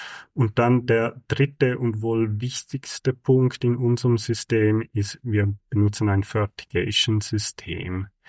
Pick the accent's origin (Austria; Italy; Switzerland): Switzerland; Was man sich als Schweizer eigentlich gewöhnt sein sollte, aber ich bin jetzt doch schon eine Zeit lang in Asien und Afrika